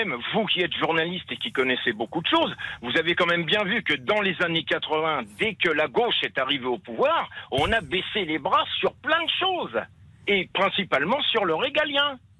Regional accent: France; born there; Je suis né en France.

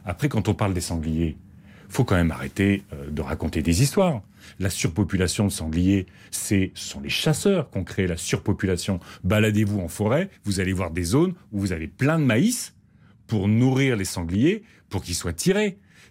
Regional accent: Hauts-de-France, France; Moi, je viens de Picardie. Quand je vais dans la maison familiale, à 200 mètres, vous avez des coups de fusil le week-end.

